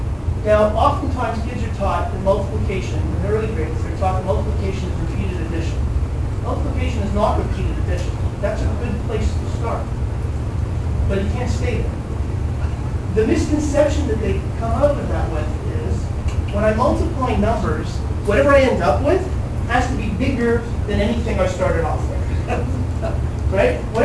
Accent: Manitoba, Canada; Now, understand, I'm coming from Manitoba and the prairies. It's really flat.

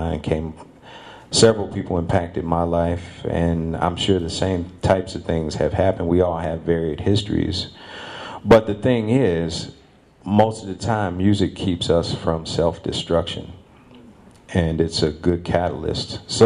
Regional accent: Detroit, Michigan, United States; You know, I grew up in Detroit too, and I'd say that 60% of my family is or was in prison.

